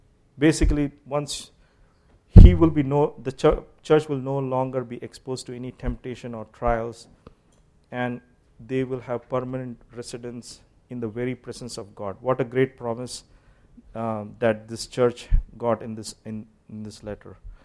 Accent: Kerala, India; since I'm from India and Kerala

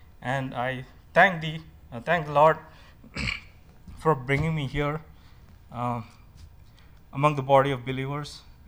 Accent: India; English is a second language; I grew up in India, in an island like 700 miles south of India.

